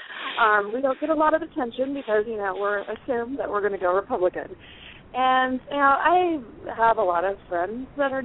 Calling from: South Carolina, United States; also born or lived in Ohio; I'm calling from South Carolina.

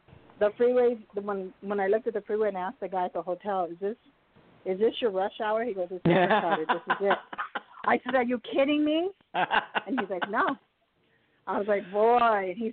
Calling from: Los Angeles, California, United States; California.

